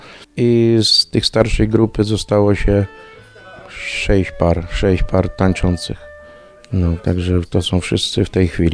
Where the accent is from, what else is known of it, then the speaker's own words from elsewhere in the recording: Pleszew, Greater Poland Voivodeship, Poland; no a ja jestem z Pleszewa.